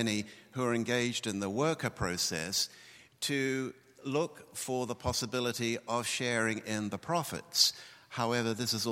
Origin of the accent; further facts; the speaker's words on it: New Zealand; moved away as an adult; now in United Kingdom; my cultural bias is, as a New Zealander who from the age of 22 lived all of his adult life in the United Kingdom